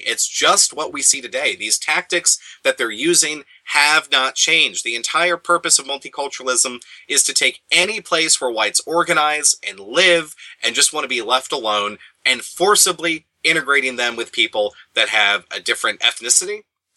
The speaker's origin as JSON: {"language": "English", "region": "the South", "country": "United States", "tie": "born there", "said": "Of course, you know, I live in the Midwest now. I'm a Southerner by birth. I love the South. I love my adopted home here in Indiana."}